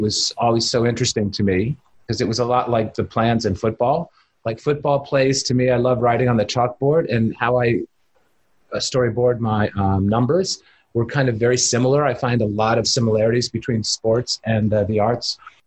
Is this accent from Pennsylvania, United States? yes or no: yes; Pittsburgh, Pennsylvania, United States; it's all I ever wanted to do growing up in Pittsburgh.